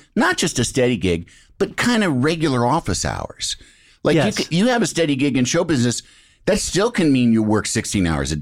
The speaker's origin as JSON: {"language": "English", "region": "Illinois", "country": "United States", "said": "I'm from Illinois. I'm from the Midwest."}